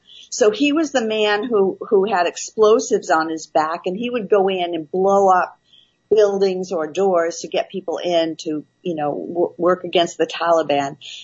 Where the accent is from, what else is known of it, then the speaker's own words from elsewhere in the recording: Massachusetts, United States; Well, I grew up in Massachusetts, and I was in the art field and the teaching field first.